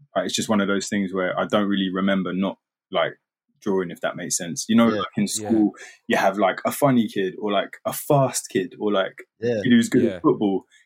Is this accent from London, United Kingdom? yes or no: yes; London, United Kingdom; I grew up in East London, but East moved London. To North when I was about 13 or so. So I was born in Hackney, and then and then moved to North. But been in London forever.